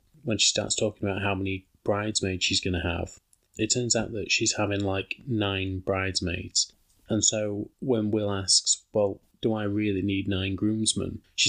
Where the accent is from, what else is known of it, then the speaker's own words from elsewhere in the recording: United Kingdom; being a Brit